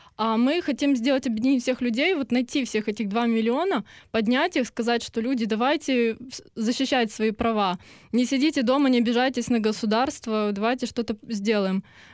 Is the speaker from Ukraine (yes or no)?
yes; Crimea, Ukraine; я сама из Крыма, и мы, получается, вот все эти 70 человек, которые объединились, мы все переселенцы, кто донецкие, кто крымские